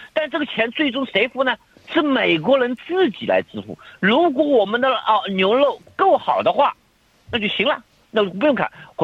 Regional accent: Australia; 就作为我是个澳大利亚人我来说

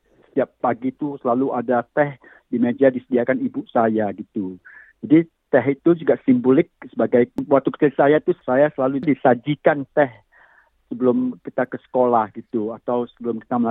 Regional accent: North Sumatra, Indonesia; kampung saya juga indah. Ada sawah-sawah ya. Ada Danau Toba juga itu bagus ya. Juga ada kelapa sawit, pohon karen gitu.

